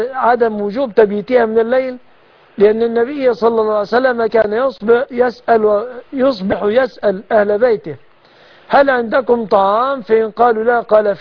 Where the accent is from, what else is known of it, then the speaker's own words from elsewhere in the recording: Egypt; بلادنا مصر